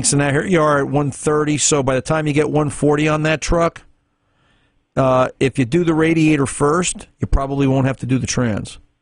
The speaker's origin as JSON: {"language": "English", "region": "New Jersey", "country": "United States", "said": "I often explain to people it sounds like, and I'm from New Jersey, so I'm used to this"}